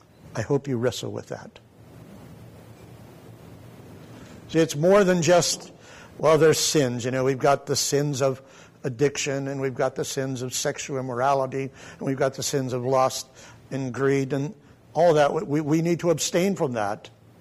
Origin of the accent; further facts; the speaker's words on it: Pennsylvania, United States; We sang it growing up in the Little Alliance Church in southwestern Pennsylvania.